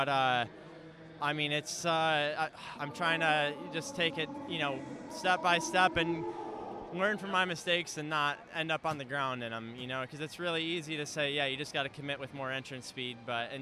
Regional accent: Michigan, United States; I grew up in Michigan, but we were both born in Michigan.

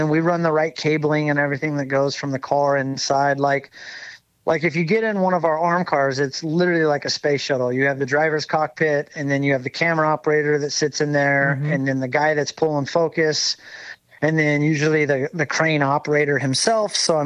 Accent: San Diego, California, United States; now in Louisiana, United States; And I grew up around him in San Diego Arena Cross

